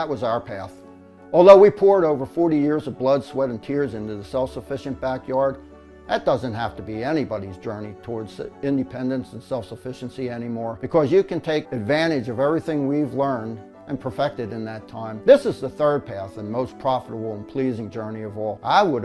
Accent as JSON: {"language": "English", "town": "Philadelphia", "region": "Pennsylvania", "country": "United States", "tie": "born or raised there", "said": "And I was a city folk, born and raised in Philadelphia."}